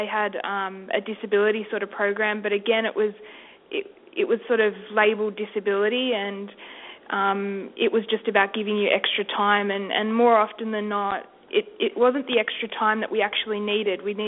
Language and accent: English; Australia; Well, usually you're picked up through the school system. I wasn't. My mum actually picked it up